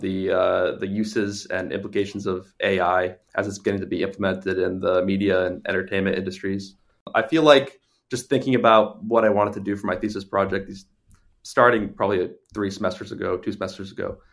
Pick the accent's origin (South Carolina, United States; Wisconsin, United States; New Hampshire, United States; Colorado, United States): New Hampshire, United States; Hudson; I'm from Hudson, New Hampshire. It's a town in southern New Hampshire.